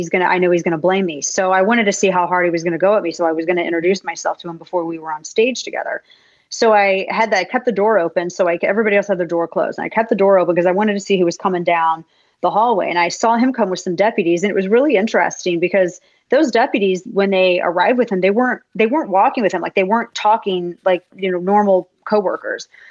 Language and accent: English; the Ozarks, United States; I mean, people know me. I'm from the Ozarks. I'm a brawler.